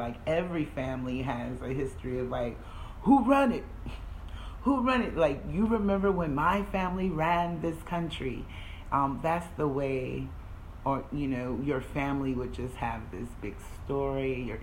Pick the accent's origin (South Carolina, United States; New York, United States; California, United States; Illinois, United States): South Carolina, United States; moved away; As most of you know, I live here in the Middle East. And for those of you who are new to the show, I'm originally from South Carolina, USA.